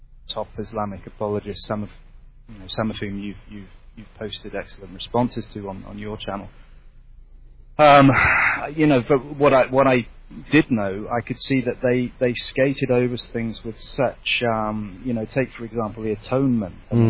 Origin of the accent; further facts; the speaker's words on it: United Kingdom; now in Estonia; I'm a Brit living here basically.